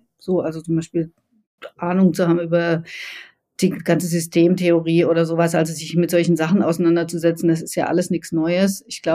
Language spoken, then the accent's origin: German; Baden-Württemberg, Germany; now in Berlin, Germany; Ich komme aus dem Schwarzwald ganz ursprünglich, bin jetzt in Berlin.